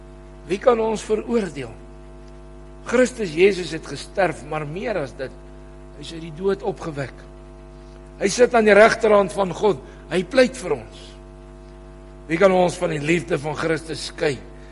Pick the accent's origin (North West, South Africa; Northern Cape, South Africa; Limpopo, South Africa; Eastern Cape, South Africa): North West, South Africa; Potchefstroom; Ek het as kind op school in Potch groot geword met een kinderhuis daar in die omgeving.